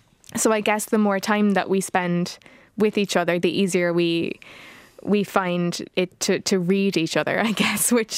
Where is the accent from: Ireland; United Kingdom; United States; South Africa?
Ireland; Cork, County Cork; a pleasure for me to come back to Cork and share my favourite music and my favourite musicians with my hometown.